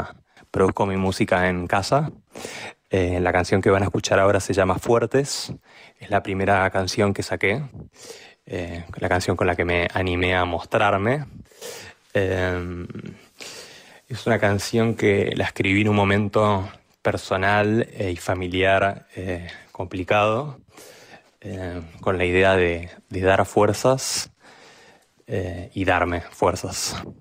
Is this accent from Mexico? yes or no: no; Buenos Aires, Argentina; soy un músico de Buenos Aires. Toco el piano desde que soy chico.